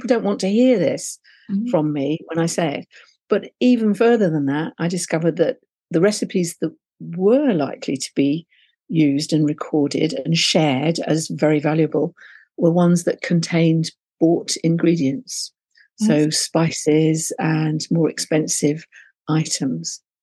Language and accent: English; London, United Kingdom; also born or lived in Liverpool; now in Exeter, United Kingdom; I used to live in Liverpool, being a Londoner originally. I moved down to Exeter.